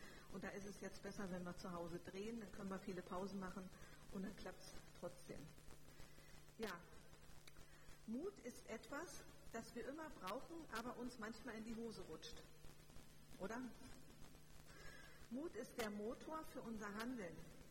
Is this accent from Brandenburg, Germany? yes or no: yes; Brandenburg, Germany; Ich bin in Brandenburg aufgewachsen, also kein Schwabe, ganz anders. Und ich habe auch schon in 7 Bundesländern gelebt. Also ich bin in Deutschland schon ein bisschen rumgekommen.